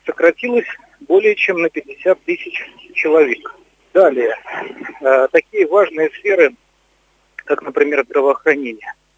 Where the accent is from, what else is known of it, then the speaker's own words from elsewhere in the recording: Pskov, Pskov Oblast, Russia; мой родной город, Псков, он хоть как-то, но был поначалу приведен в порядок.